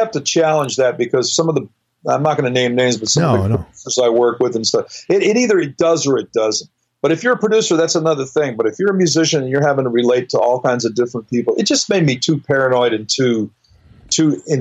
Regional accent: Hawaii, United States; It's the downside of growing up musically in Hawaii and also the upside.

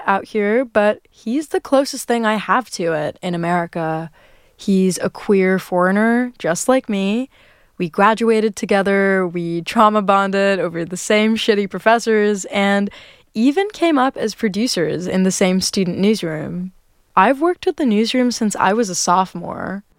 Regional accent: Dubai, United Arab Emirates; now in Los Angeles, United States; I'm a grad student. I go to USC. I'm from Dubai, and I'm just here in LA to finish my degree.

